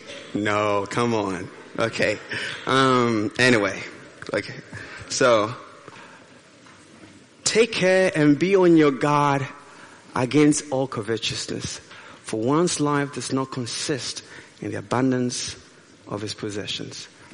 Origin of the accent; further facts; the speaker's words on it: Ghana; now in Hamburg, Germany; Back in Ghana, we don't have so many. I'm from Ghana. We don't have that many traffic lights, as the abundance of traffic lights here in Hamburg.